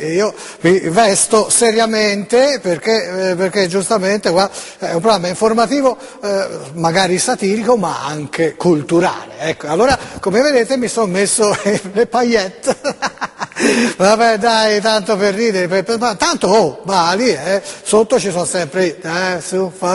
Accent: Florence, Tuscany, Italy; io sono fiorentino

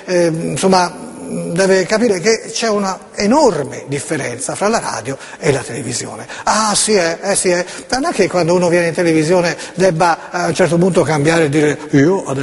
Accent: Florence, Tuscany, Italy; io sono fiorentino

